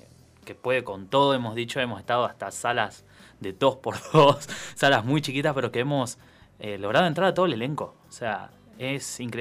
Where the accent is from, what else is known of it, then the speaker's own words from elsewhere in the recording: Santa Isabel, La Pampa, Argentina; moved away as an adult; now in Santa Rosa, Argentina; yo no soy de Santa Rosa, yo soy de Santa Isabel. Me nací y me crié ahí hasta mis 18 años y después, cuando terminé el secundario, ya me vine acá a estudiar.